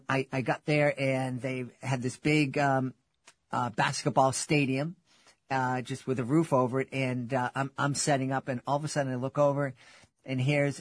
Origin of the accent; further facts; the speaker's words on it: Boston, Massachusetts, United States; growing up in Boston and raising kids in Boston, we didn't have that.